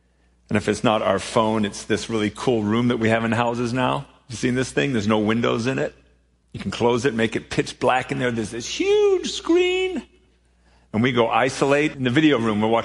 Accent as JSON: {"language": "English", "town": "Milwaukee", "region": "Wisconsin", "country": "United States", "tie": "born or raised there", "said": "And these are folks, many of whom I've known since I was a little boy. I grew up in Milwaukee, and these folks have known my family forever."}